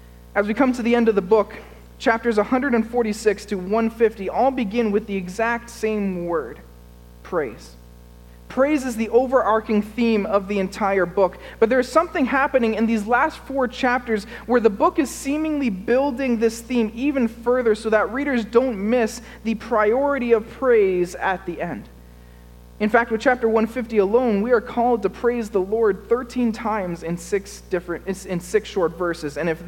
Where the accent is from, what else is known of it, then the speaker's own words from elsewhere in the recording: Ottawa, Ontario, Canada; Growing up in Ottawa, one of my favorite things to do with family or friends